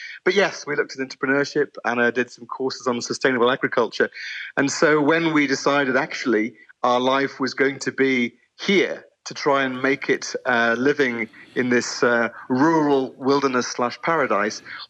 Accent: United Kingdom; now in Portugal; I'm British.

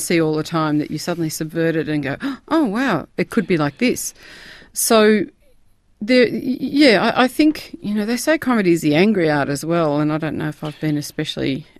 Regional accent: Croydon, Victoria, Australia; I mean, I grew up in Croydon, one of the outer suburbs of Melbourne.

